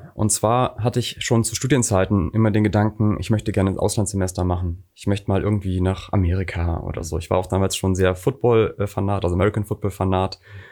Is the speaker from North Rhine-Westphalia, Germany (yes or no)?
yes; Mülheim an der Ruhr, North Rhine-Westphalia, Germany; Als ich die Reise gemacht hatte, war ich 30. Also ist schon 3 Jahre her. Ich bin hier geboren im Ruhrgebiet, komme aus Mülheim an der Ruhr